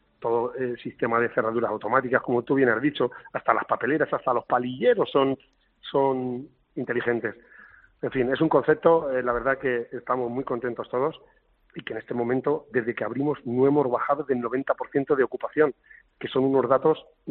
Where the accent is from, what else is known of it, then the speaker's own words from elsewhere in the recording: Alicante, Valencian Community, Spain; Yo, por ejemplo, soy de Alicante. Vivo en Alicante